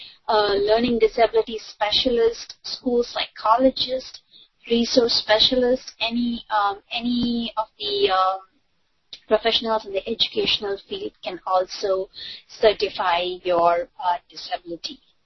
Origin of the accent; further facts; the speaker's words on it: India; and I'm from India, so I can relate to some of the issues faced by people in India